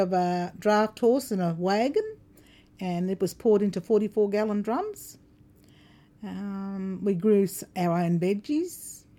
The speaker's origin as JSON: {"language": "English", "town": "Bundaberg", "region": "Queensland", "country": "Australia", "tie": "born or raised there", "said": "Growing up in Bundaberg, at the far end of Payne Street, we used to all live in tin huts."}